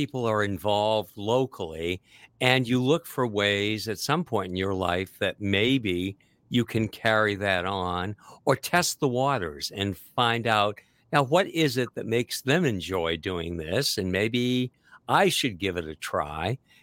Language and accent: English; Concord, United States; Well, I grew up in Concord, which was a great place to grow up in the 50s, 60s, 70s. I started working at the Concord Theater when I was 14 in 1967 and stayed there until it closed in 94.